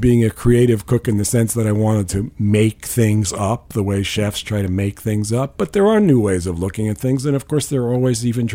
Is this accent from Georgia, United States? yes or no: no; New York, United States; I grew up in New York, so, and I was here in the 70s